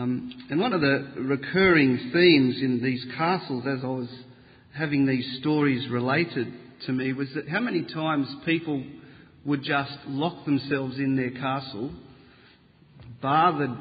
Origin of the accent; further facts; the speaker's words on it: Sydney, New South Wales, Australia; But growing up in Sydney, as I did, I didn't get a chance to see many.